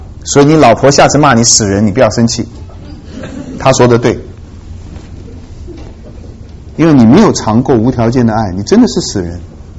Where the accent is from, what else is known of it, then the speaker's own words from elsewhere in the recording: China; 你知道我们中国人呢，你讲什么他都爱听，你讲到犯罪他气死。